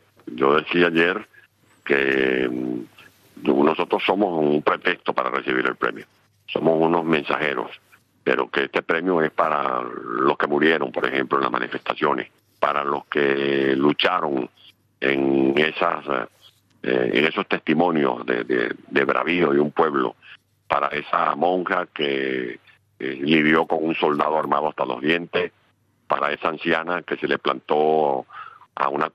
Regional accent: Venezuela; moved away; hay, como yo, millones de venezolanos padeciendo el destierro, cuando sabemos que en mi país hay millones de venezolanos

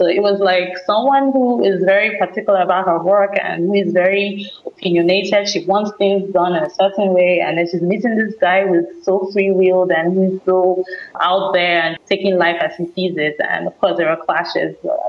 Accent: Nigeria; Generally, we write now about our experiences as Africans and Nigerians living in Nigeria and what we go through

